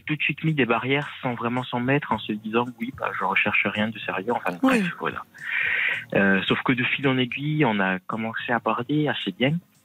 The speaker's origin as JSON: {"language": "French", "region": "Occitanie", "country": "France", "moved": "yes", "lives_now": "Paris, France", "said": "J'ai déménagé il y a 2 ans à Paris, je viens du Gers de base."}